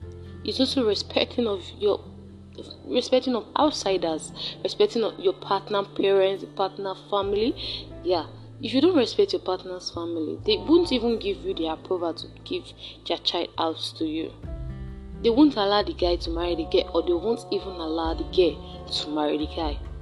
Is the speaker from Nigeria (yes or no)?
yes; Benin City, Edo, Nigeria; Okay, I'm a Benin girl. I'm from Nigeria, and my native name is